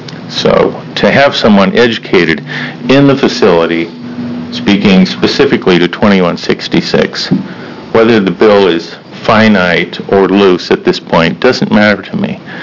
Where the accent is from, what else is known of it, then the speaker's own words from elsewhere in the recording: Portland, United States; I'm from Portland.